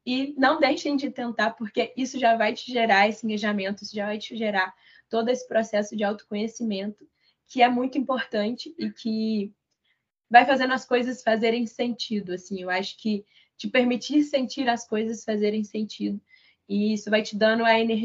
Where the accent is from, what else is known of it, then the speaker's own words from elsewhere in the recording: Brazil; então entender que eu sou brasileira